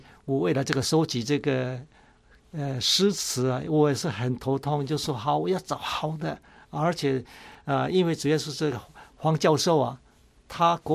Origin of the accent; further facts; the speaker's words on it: Douliu, Yunlin County, Taiwan; now in Los Angeles, United States; 南部斗六。